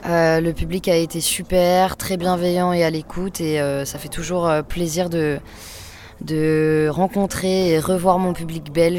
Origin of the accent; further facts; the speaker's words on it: Switzerland; born there; je suis née en Suisse, mais je suis franco-malgache. J'ai pas d'origine suisse. Et en fait, j'ai grandi à la frontière et je suis partie faire mes études à Lyon.